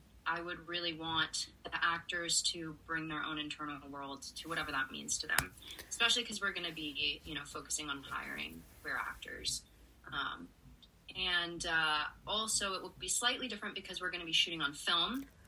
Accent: Florida, United States; Growing up in Central Florida, I definitely grew up around a lot of bigoted people

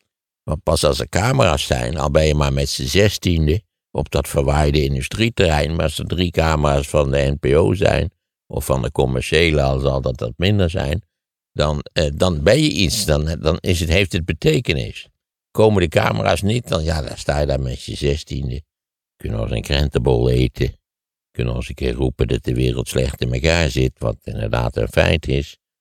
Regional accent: Wageningen, Gelderland, Netherlands; Ik ben opgegroeid in Wageningen.

